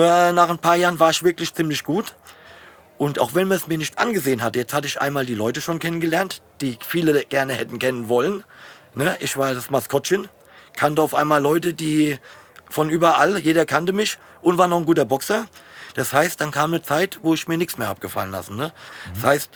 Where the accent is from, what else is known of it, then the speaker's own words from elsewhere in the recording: Offenbach, Hesse, Germany; ich bin in Offenbach groß geworden